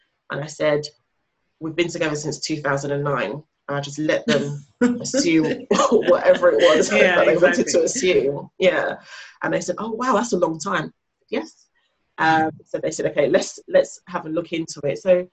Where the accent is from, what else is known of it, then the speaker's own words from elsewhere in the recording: Nigeria; I'm a Nigerian kid